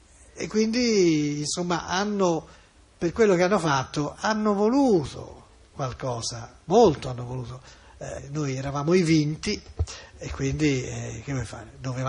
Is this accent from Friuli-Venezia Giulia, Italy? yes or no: no; Florence, Tuscany, Italy; perché siamo fiorentini oppure toscani, perché tanto dove vai in Toscana trovi arte